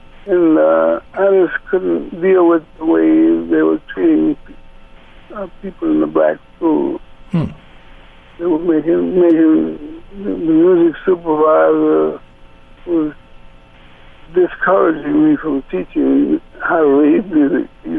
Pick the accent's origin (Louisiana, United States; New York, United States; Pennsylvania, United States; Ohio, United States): Louisiana, United States; New Orleans; he thought he knew me because … He knew I was from New Orleans.